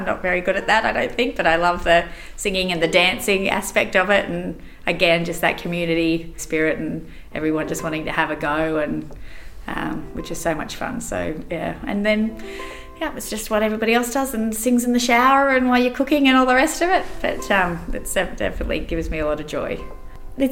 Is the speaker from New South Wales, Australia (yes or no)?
yes; Armidale, New South Wales, Australia; also born or lived in Sydney, Australia; I was born in Sydney, but moved to Armidale in New South Wales, a regional town, much bigger than Quamboan, but still a regional town. And I went to primary school there at a small school